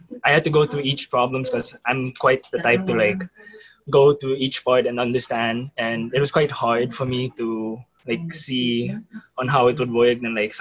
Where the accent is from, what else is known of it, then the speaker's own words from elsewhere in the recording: Philippines; Philippines.